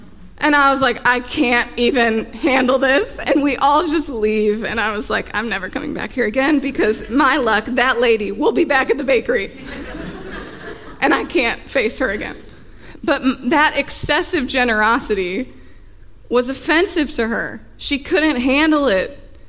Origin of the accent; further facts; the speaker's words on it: United States; We're American. And we're in like t-shirts.